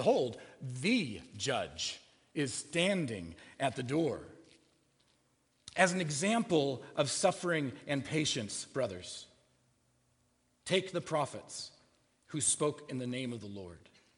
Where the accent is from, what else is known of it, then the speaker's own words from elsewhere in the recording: Illinois, United States; You know, I'm from Illinois, and we farm there. Soy, corn, and wheat.